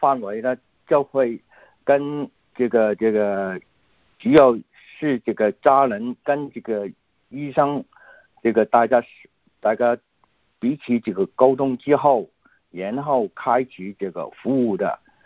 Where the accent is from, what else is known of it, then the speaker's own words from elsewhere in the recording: Hong Kong; born there; Chinese is a second language; 因为我本人是从香港出生的，所以这个国语讲得不太好。